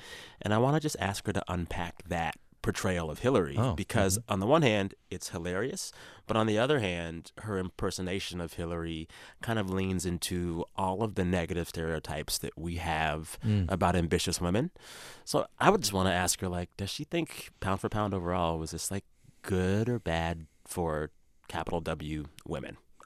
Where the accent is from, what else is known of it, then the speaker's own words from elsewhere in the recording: San Antonio, Texas, United States; I grew up in San Antonio, Texas.